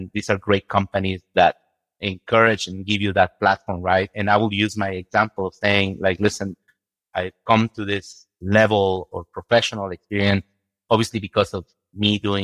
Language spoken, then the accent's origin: English; Guatemala; now in United States; Yeah, so I'm originally from Guatemala in Central America. And when I moved to the US